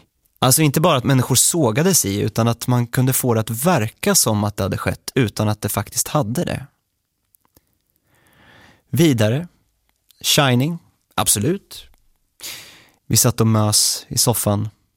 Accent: Linköping, Östergötland, Sweden; Jag är från Linköping. Jag är i huvudsak uppvuxen med min mamma Siv och min storebror Sebastian.

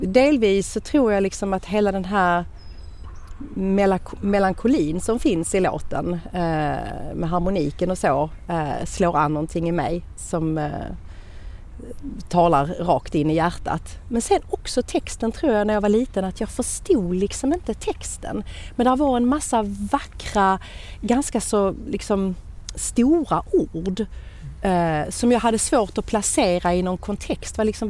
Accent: Malmö, Skåne, Sweden; Men jag är sångerska från Malmö.

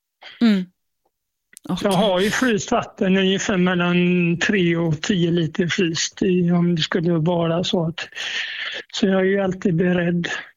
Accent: Gothenburg, Västra Götaland County, Sweden; now in Halmstad, Sweden; Jag kommer ju från Göteborg då

